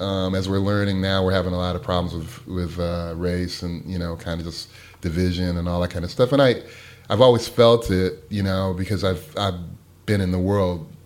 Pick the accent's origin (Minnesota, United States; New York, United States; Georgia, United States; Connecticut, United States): Connecticut, United States; Guilford; It's pretty much, if I go back to my hometown, which is Guilford, Connecticut, actually, where I grew up, it's pretty much the same place that I left